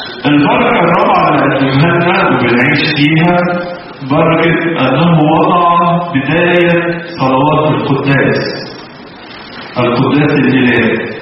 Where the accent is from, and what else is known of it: Egypt